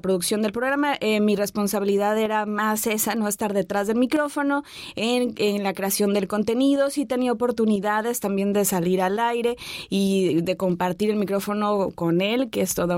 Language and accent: Spanish; Los Cabos, Baja California Sur, Mexico; also born or lived in Guadalajara; Y bueno, yo nací en Guadalajara, Jalisco, pero mis papás, haz de cuenta, no tenían ni un mes de que había nacido cuando se vinieron a vivir aquí a Los Cabos.